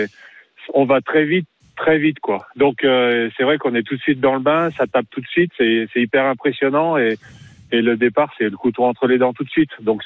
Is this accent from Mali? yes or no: no; Morillon, Auvergne-Rhône-Alpes, France; Bah, moi, c'est chez moi, à Morillon, ouais